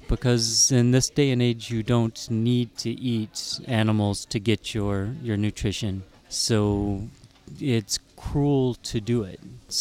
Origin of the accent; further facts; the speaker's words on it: Odessa, Texas, United States; I'm from Odessa, Texas, in the armpit of Texas, if you would.